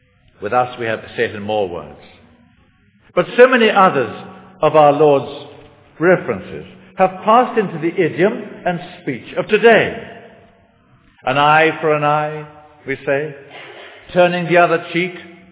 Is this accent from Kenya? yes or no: yes; Kenya; I was brought up in Kenya, in Kikuyu country